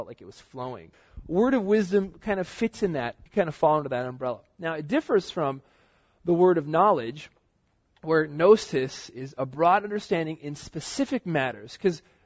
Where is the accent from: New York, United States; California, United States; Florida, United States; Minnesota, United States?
Florida, United States; I went to a black church in Florida, my hometown, and I saw all the gifts totally alive and well.